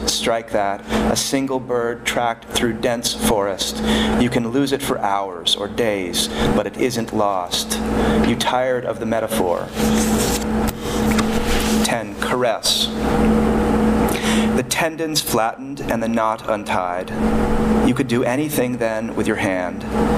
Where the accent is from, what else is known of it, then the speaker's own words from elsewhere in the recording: Burlington, Vermont, United States; When I was a kid, growing up outside of Burlington, Vermont, I didn't know my father